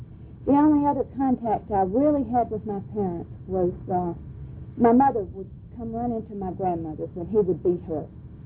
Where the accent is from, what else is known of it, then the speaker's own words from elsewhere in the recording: Fort Benning, Georgia, United States; born there; I was born in November 21st, 1942, about 100 miles from here, at Fort Benning, Georgia.